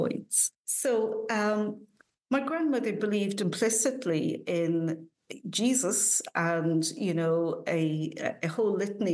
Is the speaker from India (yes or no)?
no; Ireland; Well, I grew up in Ireland in a traditional Catholic household